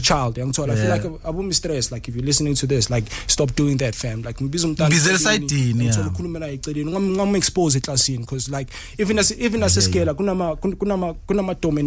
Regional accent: Katlehong, Gauteng, South Africa; born there; I was born in Katlehong. I'm not sure, because I mean, I don't know my mom.

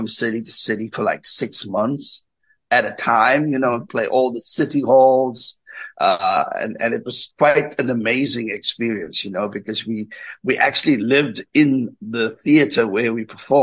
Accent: Belgravia, Gauteng, South Africa; also born or lived in Durban; So, I grew up in Belgravia, you know, I think my earliest memories of Belgravia was kind of short lived because the next thing I knew, I was whisked away in a car all the way to Durban when I was like six or seven.

